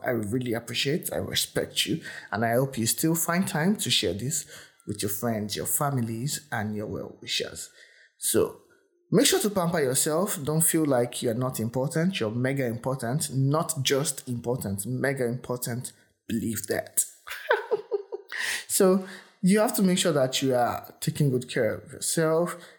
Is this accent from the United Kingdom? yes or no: no; Nigeria; accent: Nigerian; I know I'm Nigerian, and if you're listening from the US, Canada, Australia, I hope you understand my accent. I know I have an accent. Nigerian English is an English.